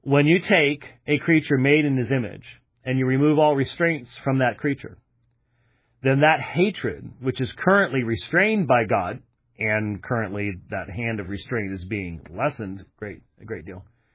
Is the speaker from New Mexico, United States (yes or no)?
no; Arizona, United States; And then I'm from Arizona, folks.